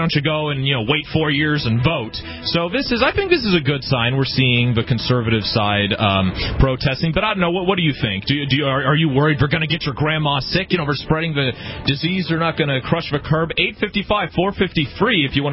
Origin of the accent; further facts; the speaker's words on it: Canada; As a Canadian citizen, I could go to Cuba, and I believe I could even live in Cuba.